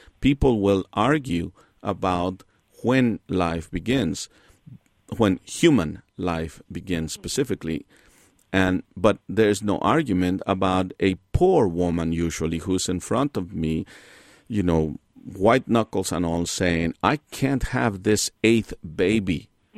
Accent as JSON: {"language": "English", "country": "Mexico", "moved": "yes", "lives_now": "United States", "said": "I came into the United States in 1960. I'm originally from Mexico."}